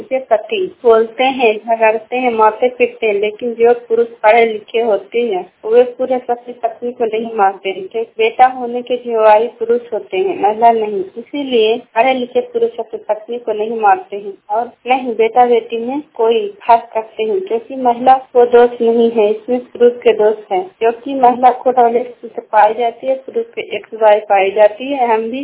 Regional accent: India; Block Kharna सोलामा गांव की हूँ, जीरा लंदा।

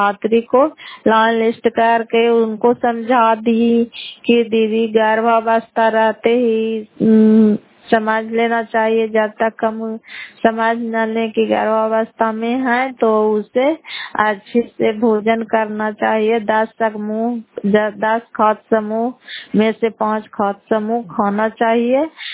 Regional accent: Fatehpur, Bihar, India; घर फतेहपुर, पंचायत मकौता, जिला नालंदा, किराए पसराय ब्लॉक की निवासी हूँ।

